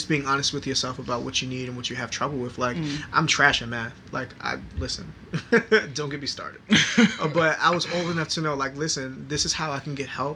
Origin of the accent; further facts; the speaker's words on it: New York, United States; I'm born and raised in New York, and I've lived in New York all of my life.